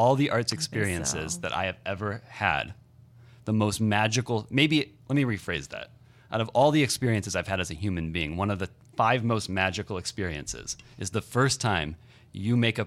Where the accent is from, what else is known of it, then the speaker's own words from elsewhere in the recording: Portage, Indiana, United States; I'm originally from Portage, Indiana. I grew up in Portage, went to Portage High School.